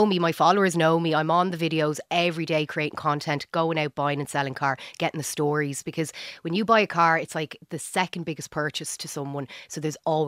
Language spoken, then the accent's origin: English; Dublin, Leinster, Ireland; accent: Dublin; I know I don't look like I'm from Dublin, but I sound like I'm from Dublin.